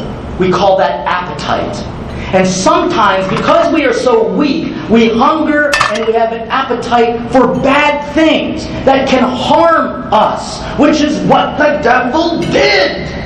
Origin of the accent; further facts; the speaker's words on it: Southern United States, United States; accent: Southern; Did you hear my southern accent and all of that?